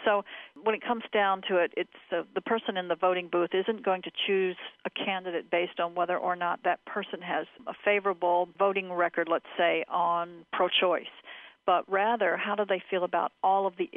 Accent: Norfolk, Virginia, United States; I was born and reared in Norfolk, Virginia, but I spent my summers with my aunt and uncle on a farm in North Carolina.

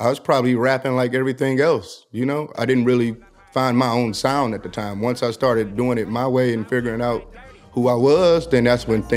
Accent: Detroit, Michigan, United States; I just think growing up in Detroit, it was never really an outlet.

